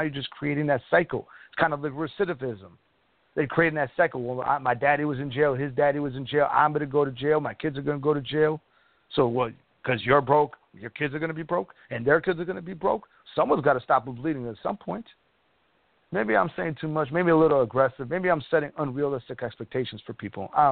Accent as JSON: {"language": "English", "town": "Chicago", "region": "Illinois", "country": "United States", "said": "I'm from Chicago."}